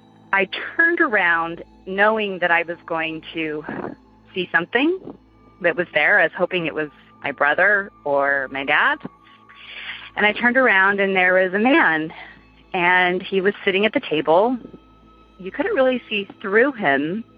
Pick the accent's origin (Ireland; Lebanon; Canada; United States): United States; Idaho Falls, Idaho; now in California, United States; I currently live in California. I have a story from when I was growing up in Idaho Falls, Idaho.